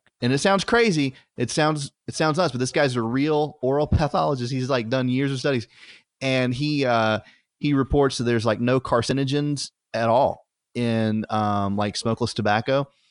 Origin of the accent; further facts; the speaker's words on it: United States; I was driving down to Georgia because I'm an American.